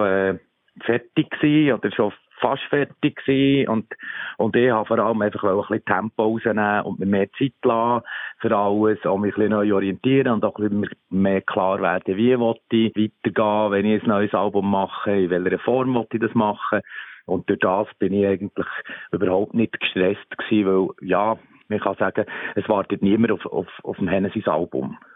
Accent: Bern, Switzerland; accent: Bernese German; Und das gehört einfach zu unserem Ja, zu unserem Dialekt, zu unserem Berndeutsch, wart schnell, komm, gang, horti.

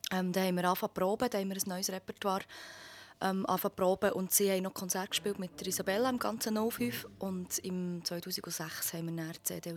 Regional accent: Bern, Switzerland; als Berner ist das immer so das Hauptziel, dass man mal eins vom Gurten kann spielen kann.

